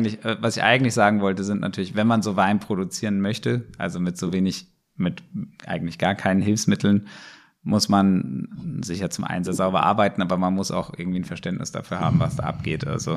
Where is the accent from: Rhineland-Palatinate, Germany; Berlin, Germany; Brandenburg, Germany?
Rhineland-Palatinate, Germany; Mainz; ich komme aus Mainz, ist ja eine echte Weingegend in Deutschland